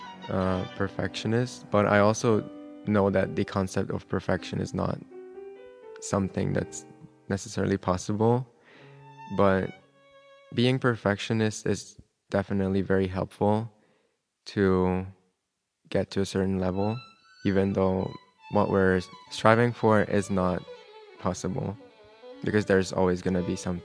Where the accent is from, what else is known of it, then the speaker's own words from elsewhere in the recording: Budapest, Hungary; now in Los Angeles, United States; from Hungary, and I'm currently studying at the Colburn Music Academy in Los Angeles, California. I grew up in Budapest, which is a very culturally diverse city